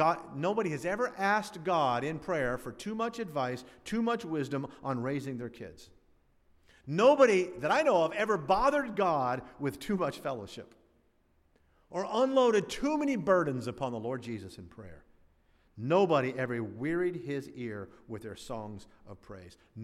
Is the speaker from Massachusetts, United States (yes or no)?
no; Satellite Beach, Florida, United States; when I was a boy growing up in Satellite Beach